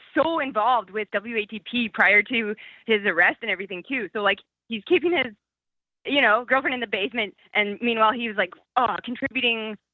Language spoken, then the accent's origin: English; Canada; Oh, Canada.